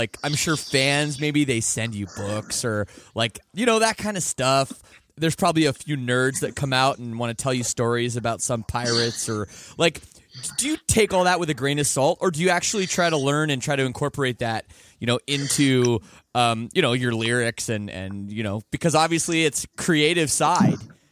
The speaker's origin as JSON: {"language": "English", "country": "Canada", "said": "I'm from Canada."}